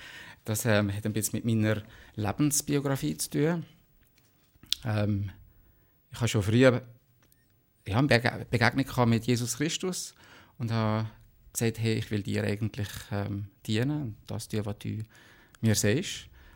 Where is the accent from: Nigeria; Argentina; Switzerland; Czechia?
Switzerland; Valais; Aber die können sehr gut Walliserdeutsch. Von daher fühle ich mich schon als Walliser.